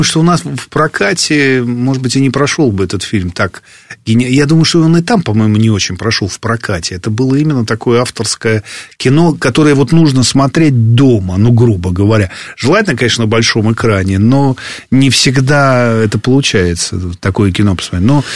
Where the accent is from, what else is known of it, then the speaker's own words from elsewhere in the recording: Tashkent, Tashkent Region, Uzbekistan; «Зеркало» смотрел в Ташкенте у себя на родине